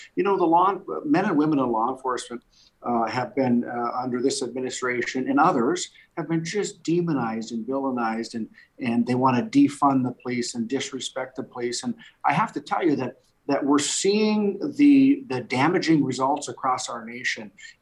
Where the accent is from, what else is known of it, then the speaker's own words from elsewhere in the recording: Minnesota, United States; the start of the movement really started in my home state of Minnesota, in the city of Minneapolis.